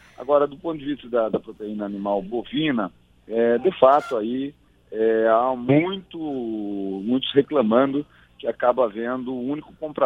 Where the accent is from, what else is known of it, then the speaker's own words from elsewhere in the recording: Paraná, Brazil; eu sou do estado do Paraná